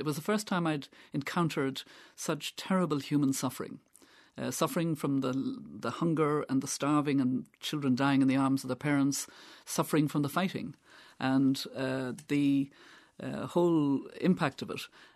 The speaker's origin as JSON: {"language": "English", "country": "Ireland", "said": "I had raised the issue in the Senate in the past as an Irish senator."}